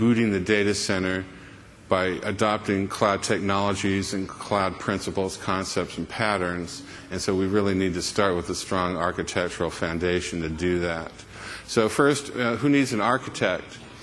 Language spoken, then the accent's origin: English; Texas, United States; But you have to understand, especially for me as a Texan, I consider international travel going to Arkansas.